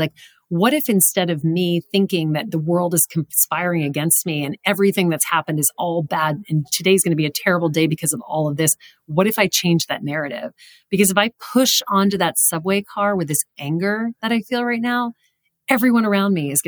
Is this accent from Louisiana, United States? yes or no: yes; Louisiana, United States; I didn't know that growing up from Louisiana.